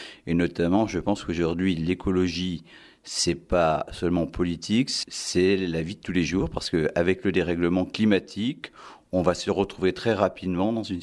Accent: Auvergne-Rhône-Alpes, France; J'ai 53 ans, j'ai une grande fille de 25 ans. J'ai beaucoup bougé, mais même si je suis originaire de Rhône-Alpes.

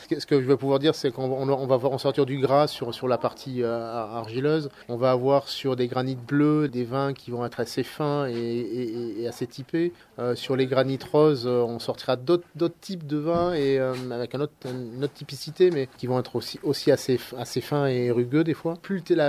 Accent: Libourne, Nouvelle-Aquitaine, France; born or raised there

